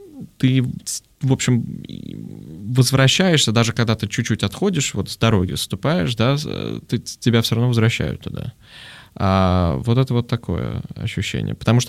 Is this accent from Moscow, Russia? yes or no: yes; Moscow, Russia; also born or lived in Europe; Я из Москвы, и для меня никогда не стоял, хоть я, в общем, в Европе прожил 9 лет, для меня никогда не стояло вопроса, вернусь я в Москву или не вернусь. Москва — это мой дом, а Россия — это мой дом